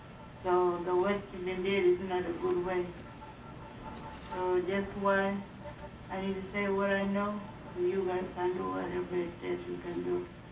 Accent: Sudan; I'm a woman from Sudan, from Alaska.

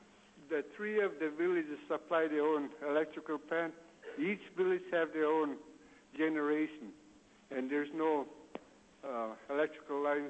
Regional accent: Dillingham, Alaska, United States; also born or lived in Stuyak; I lived here. I was born here. In fact, I was born here in Dillingham. But I lived most of my life in Stuyak.

